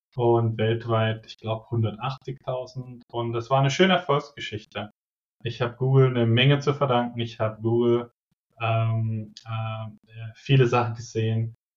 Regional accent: Germany; ich komme aus Deutschland, habe in Deutschland studiert

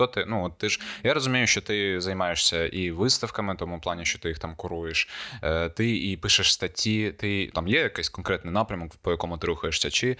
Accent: Gurzuf, Crimea, Ukraine; у нас на набережній Гурзуфа, звідки ми родом

